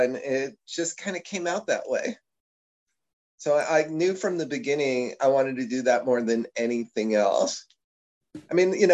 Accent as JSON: {"language": "English", "region": "New Jersey", "country": "United States", "tie": "born or raised there", "said": "I grew up in New Jersey. So I went and had a great education there."}